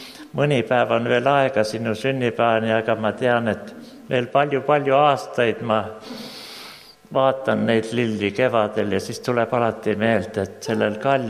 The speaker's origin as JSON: {"language": "Estonian", "region": "South Estonia", "country": "Estonia", "said": "Nagu te teate, ma olen pärit Lõuna-Eestist"}